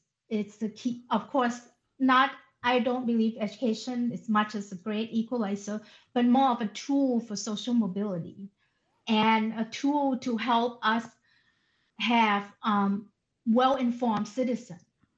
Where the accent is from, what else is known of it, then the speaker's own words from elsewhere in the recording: Thailand; moved away as an adult; now in United States; I must say that I grew up in Thailand, and I didn't come to this country until I was 21.